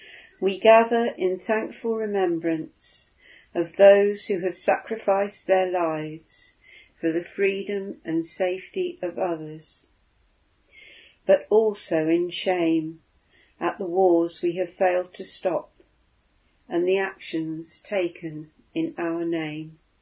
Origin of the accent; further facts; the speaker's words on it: Northampton, East Midlands, United Kingdom; My hometown of Northampton has two war memorials